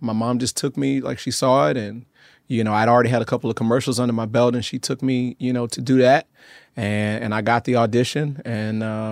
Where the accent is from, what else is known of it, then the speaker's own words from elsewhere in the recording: Atlanta, Georgia, United States; I'm from Atlanta.